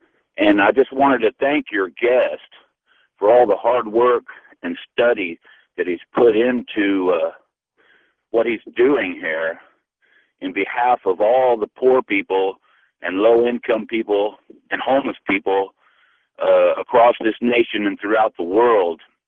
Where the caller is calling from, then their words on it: Ventura, California, United States; I'm in Ventura, but you're still America, right?